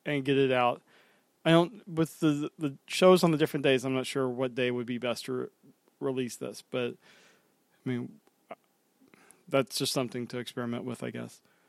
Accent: the South, United States; I'll do truncate silence because I talk really slow because I'm from the South.

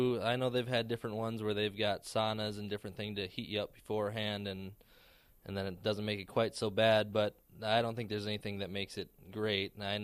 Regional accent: Minnesota, United States; Well, I'm from Minnesota, and I've had a lot of friends that have done it

